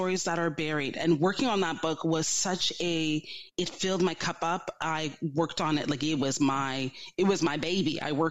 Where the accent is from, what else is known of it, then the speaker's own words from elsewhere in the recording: Canada; I'm African Canadian, as are you.